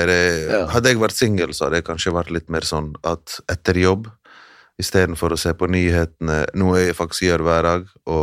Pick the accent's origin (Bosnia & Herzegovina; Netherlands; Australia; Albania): Bosnia & Herzegovina; Mostar, Federation of Bosnia and Herzegovina; Norwegian is a second language; now in Norway; jeg ikke bare en bosnier-jugoslav, men jeg fra Sør-Herzegovina, jeg fra Mostar.